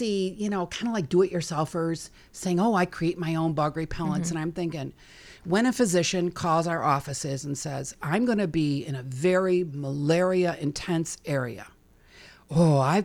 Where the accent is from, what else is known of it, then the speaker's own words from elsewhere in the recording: Chicago, Illinois, United States; I'm from Chicago.